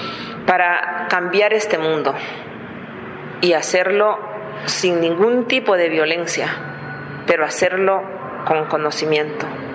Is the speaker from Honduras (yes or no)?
yes; Honduras; mi llamado es que no baje la solidaridad para mi pueblo. No nos dejen, porque si la dejamos solas, al final de cuentas, a Honduras se fortalecerá el golpismo.